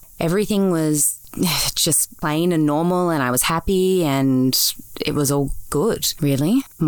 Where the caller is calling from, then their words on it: Sydney, New South Wales, Australia; So I'm in Sydney.